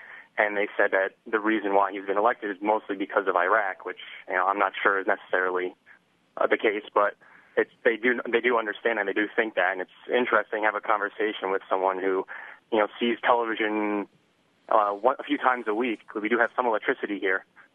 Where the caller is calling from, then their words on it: Benin; I'm an English teacher here in Benin in West Africa